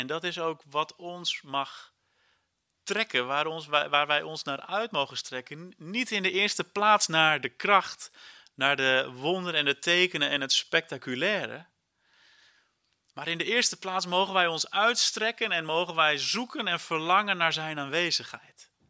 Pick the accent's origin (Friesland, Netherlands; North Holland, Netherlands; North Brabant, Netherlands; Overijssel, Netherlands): Friesland, Netherlands; Heerenveen; Tegelijkertijd met de mensen in Heerenveen, waar ik vandaan kom.